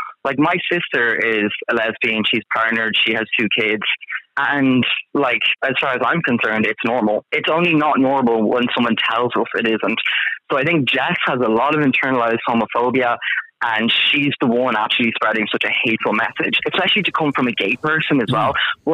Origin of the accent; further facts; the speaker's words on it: Ireland; now in New York, United States; So I'm lucky enough that I'm from Ireland, but I live in New York